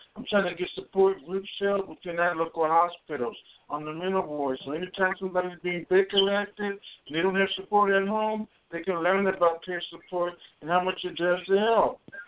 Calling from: Tampa, Florida, United States; Tampa, Florida.

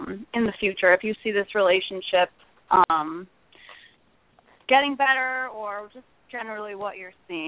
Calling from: Connecticut, United States; I'm calling from Connecticut.

